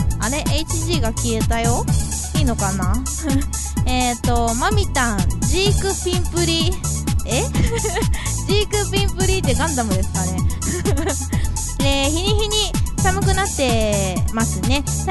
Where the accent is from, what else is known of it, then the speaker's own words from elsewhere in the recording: Fujisawa, Kanagawa, Japan; 僕の地元湘南藤沢では鳩サブレが有名です。